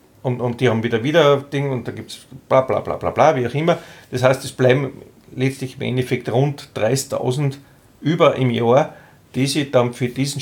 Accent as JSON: {"language": "German", "country": "Austria", "said": "in den 70er Jahren hat eigentlich erst begonnen bei uns in Österreich der Schulskikurs."}